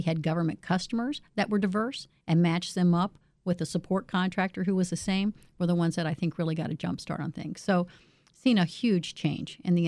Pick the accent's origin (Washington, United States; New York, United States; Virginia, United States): Virginia, United States; Norfolk; And I'm originally from Norfolk, Virginia. We relocated to Northern Virginia.